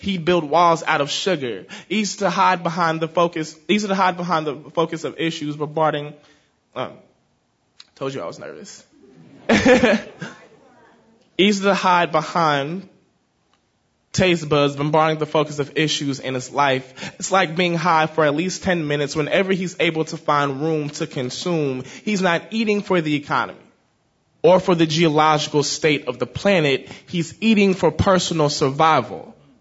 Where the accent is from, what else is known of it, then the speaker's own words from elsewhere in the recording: Oakland, California, United States; I'm 22. I'm from East Oakland.